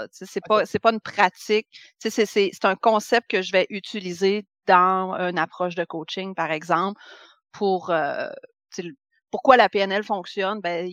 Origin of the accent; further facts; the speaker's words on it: Dolbeau-Mistassini, Quebec, Canada; Ouais, moi, plus dans le nord, moi, je suis à je viens de Dolbeau, lac Saint-Jean.